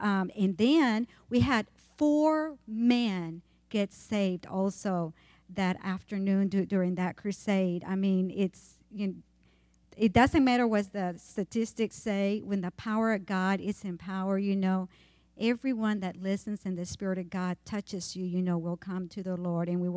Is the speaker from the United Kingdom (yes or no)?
no; Honduras; moved away; I am originally from Honduras, been out of the country for 30 years, so my desire was to go back home.